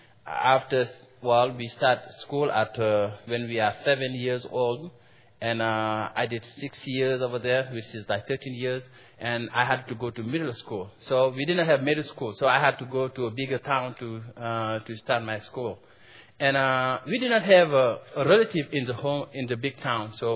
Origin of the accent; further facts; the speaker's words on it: Senegal; For those who don't know me, I'm from Senegal, West Africa. And I'm born Muslim and grew up Muslim.